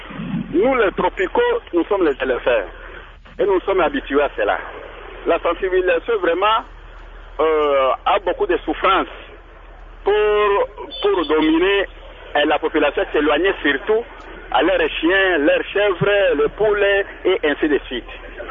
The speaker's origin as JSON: {"language": "French", "town": "Bandundu", "region": "Kwilu", "country": "DR Congo", "said": "Mais aujourd'hui, je veux vous dire qu'il y avait une sensibilisation là chez nous, à Bandundouville."}